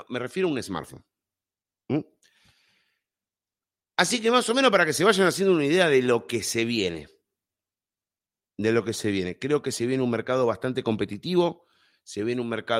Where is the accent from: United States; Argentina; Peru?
Argentina; Somos gente de Cuba, de México, de Argentina, quien le habla, y de España.